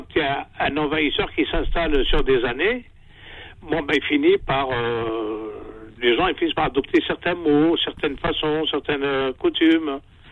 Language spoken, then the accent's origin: French; Kabylie, Algeria; Et moi, je suis de Benny Wallis.